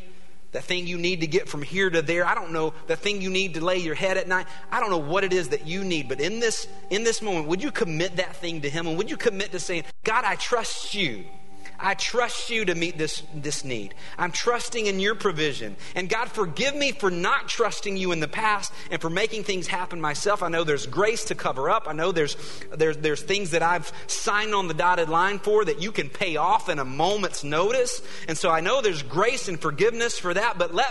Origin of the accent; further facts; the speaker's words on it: United States; It would have been me making something happen because I'm an American. That's how we do it.